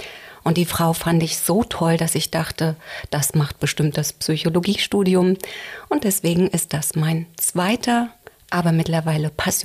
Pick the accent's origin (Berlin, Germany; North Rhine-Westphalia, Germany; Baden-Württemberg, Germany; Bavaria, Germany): Berlin, Germany; als Berlinerin, als kleines Berliner Mädchen im Prenzlauer Berg groß geworden